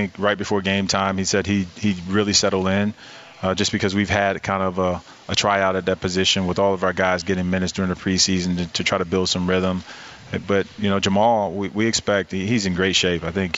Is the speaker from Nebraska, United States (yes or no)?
no; Miami, Florida, United States; I grew up in Miami, man. Miami Hurricanes.